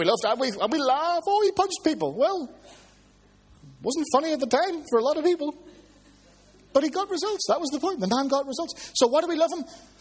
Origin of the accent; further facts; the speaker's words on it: Ireland; I'm Irish, I got to say this.